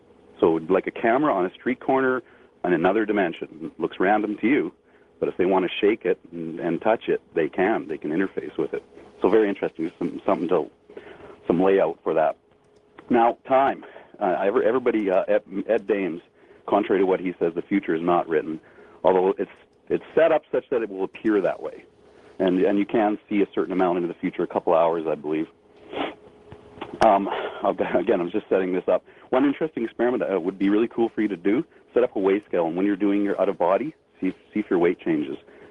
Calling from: Edmonton, Alberta, Canada; Edmonton, Alberta, Canada.

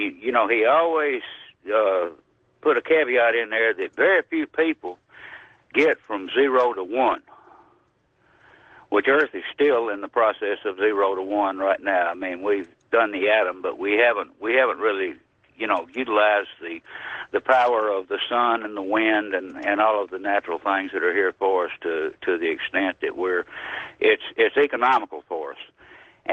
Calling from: Nashville, Tennessee, United States; I'm calling from Nashville.

